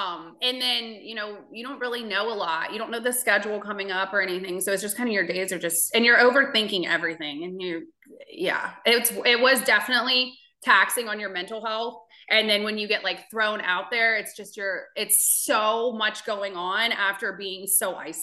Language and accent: English; Virginia Beach, Virginia, United States; I'm like, wait a minute, I'm from Virginia Beach.